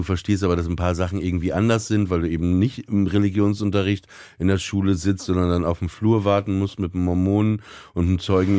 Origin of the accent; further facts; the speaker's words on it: Papenburg, Lower Saxony, Germany; meine Kindheit im Emsland, in Papenburg, ne, das war ja schon alles relativ trist